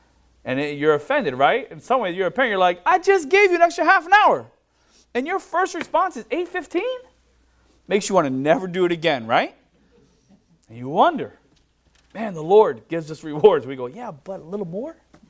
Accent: United States; Honestly, there's something about growing up in America where if we get persecuted at all, we suddenly think we're the best martyr in the world.

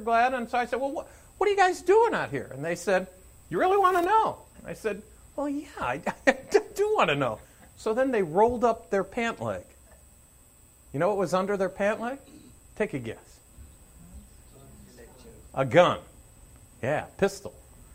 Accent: United States; I'm speaking as an American.

